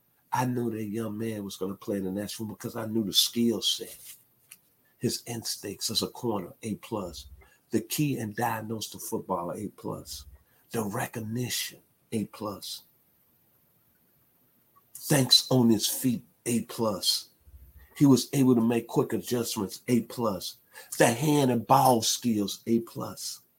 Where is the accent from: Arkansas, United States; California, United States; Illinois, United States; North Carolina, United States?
Arkansas, United States; thank you for playing in my hometown, going to the university, outside the University of Arkansas, I love dearly, a place I grew up